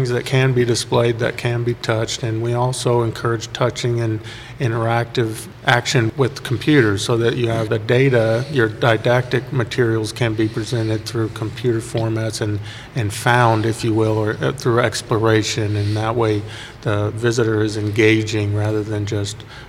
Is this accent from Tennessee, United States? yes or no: no; Arkansas, United States; now in Houston, United States; Well, I'm originally from Arkansas, but I moved to Houston.